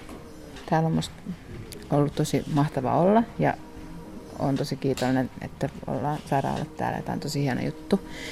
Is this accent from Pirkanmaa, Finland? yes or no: no; Vantaa, Uusimaa, Finland; born there; also born or lived in Helsinki; No, tai siis mä oon Vantaalta syntyjä, mutta Helsingissä sit asunut teinistä.